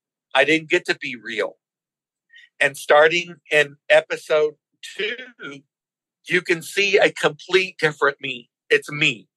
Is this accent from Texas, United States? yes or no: yes; Texas, United States; I grew up in Texas, and it's just bullshit.